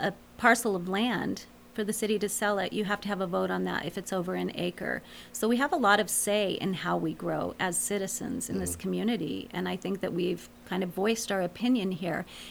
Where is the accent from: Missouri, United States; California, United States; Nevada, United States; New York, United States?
Nevada, United States; Henderson; now in Boulder City, United States; And I grew up in Henderson, like I told you.